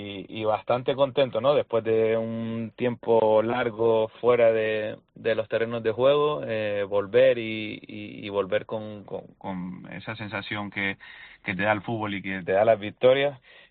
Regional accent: Canary Islands, Spain; also born or lived in La Palma; Sí, nací en La Palma por circunstancias. Al final, mis abuelos en aquella época, cuando mi madre estaba embarazada, pues trabajaban en La Palma, pero somos todos de aquí, de Gran Canaria, del barrio de Sarte.

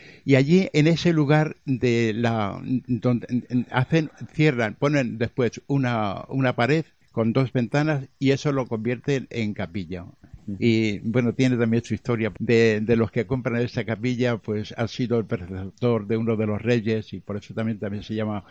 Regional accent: Castillo de Bayuela, Castilla-La Mancha, Spain; yo que además soy de Castillo de Valvera

